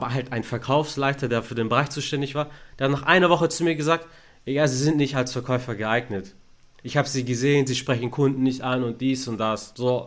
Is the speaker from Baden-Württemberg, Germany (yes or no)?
yes; Stuttgart, Baden-Württemberg, Germany; ich bin in Stuttgart geboren, aufgewachsen und wir waren gemischt, alles. Ich bin mit Deutschen aufgewachsen, mit Türken, Italienern, Griechen, alles.